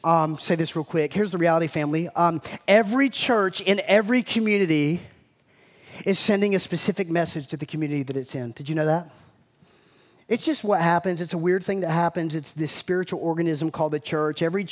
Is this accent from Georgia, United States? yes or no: yes; Macon, Georgia, United States; I grew up in Macon, Georgia, and true story about Macon, Georgia